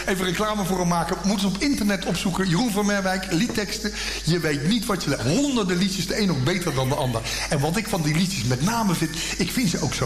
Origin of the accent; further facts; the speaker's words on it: The Hague, South Holland, Netherlands; want het was bij ons in Schilderswijk precies hetzelfde.